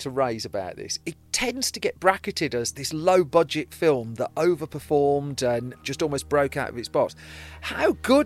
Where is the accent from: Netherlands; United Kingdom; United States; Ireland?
United Kingdom; West Midlands; I grew up in the West Midlands